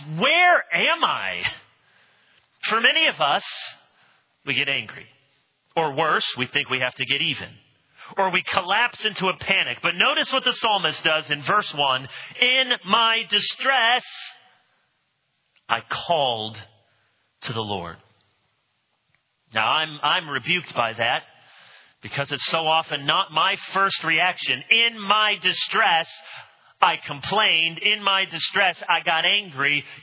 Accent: Illinois, United States; born there; I thought, I was born in Illinois.

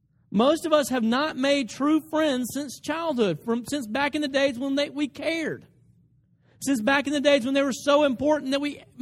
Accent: the South, United States; Now, I'm from the South. And let me tell you something about cooking in the South.

